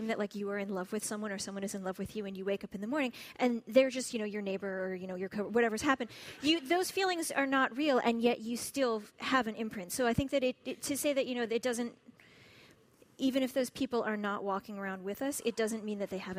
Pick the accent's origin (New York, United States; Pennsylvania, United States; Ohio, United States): Ohio, United States; Shaker Heights; I haven't yet gone home to do my reading in my hometown. That's happening in about 2 weeks. I was scheduled to go to Shaker Heights